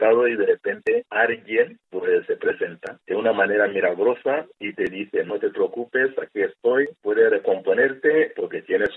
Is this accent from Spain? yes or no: no; Rwanda; Spanish is a second language; moved away; conocía mi país porque había vivido en mi país y conocía mi problema porque había salido de Ruanda a causa de genocidio